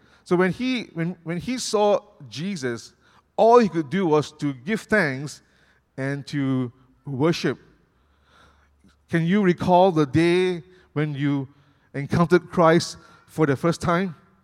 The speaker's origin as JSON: {"language": "English", "country": "Malaysia", "said": "I'm so grateful of where God has placed me as a Malaysian."}